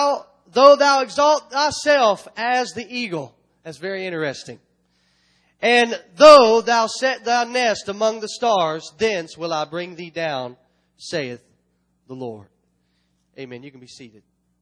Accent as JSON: {"language": "English", "country": "United States", "said": "I thank God that I'm American."}